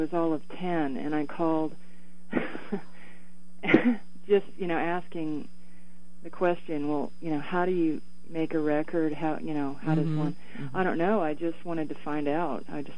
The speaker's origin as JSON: {"language": "English", "town": "Atlanta", "region": "Georgia", "country": "United States", "tie": "born or raised there", "said": "Well, I grew up in Atlanta, and then when I finished high school there, I went to University of Arizona in Tucson"}